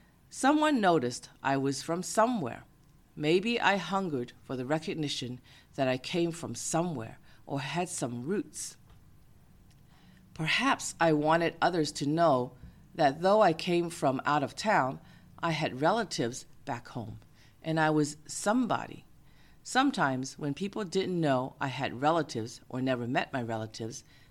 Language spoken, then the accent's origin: English; Boston, Massachusetts, United States; also born or lived in California; By all appearances, I didn't seem to have any proof that I grew up in Boston. I didn't appear to have lived in California for decades either.